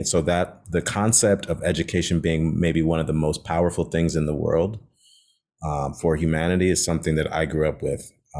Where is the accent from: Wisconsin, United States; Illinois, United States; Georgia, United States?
Illinois, United States; Chicago; I mean, I grew up on the South Side of Chicago, and so my first teacher used to come to the house.